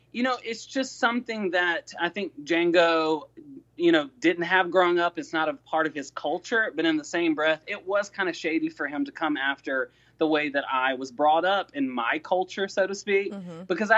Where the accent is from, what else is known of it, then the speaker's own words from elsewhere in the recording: the South, United States; And raised as a Southern, I'm straight up from the South. We are raised Mr., Miss, thank you, hold the door open.